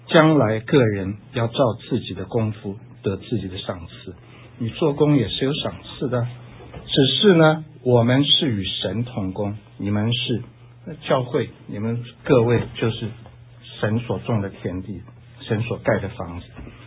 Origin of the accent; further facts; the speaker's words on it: Taiwan; 以前我小时候在台湾的时候，我们在天主教里面